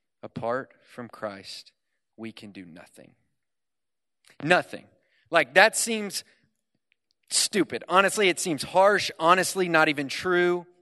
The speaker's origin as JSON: {"language": "English", "town": "Houston", "region": "Texas", "country": "United States", "said": "That's right. I'm from Houston. Woo!"}